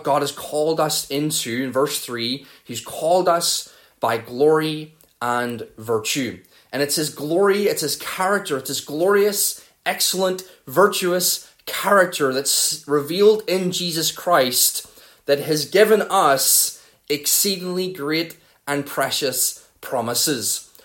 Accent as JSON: {"language": "English", "region": "North East England", "country": "United Kingdom", "accent": "Mackem", "said": "my accent will turn into a Macam one and her one will turn into a Belfast one."}